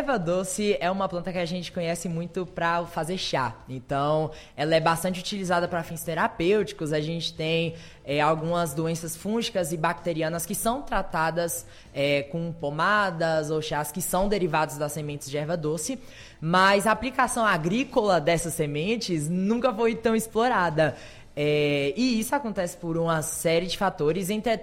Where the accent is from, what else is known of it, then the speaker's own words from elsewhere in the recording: Barra do Choça, Bahia, Brazil; eu sou de Barra do Choça, a terra do café.